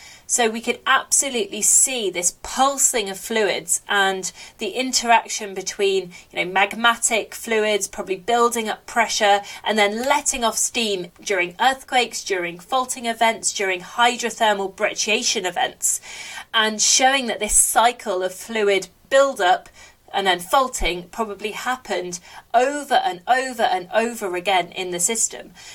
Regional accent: United Kingdom; now in Canada; So it's been really interesting for me as a British geologist working in Canada, learning about the First Nations

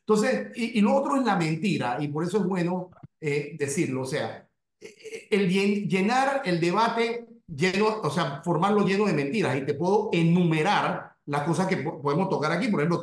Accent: Panama; si nosotros lo que queríamos como panameños era mejor negociar un mejor contrato

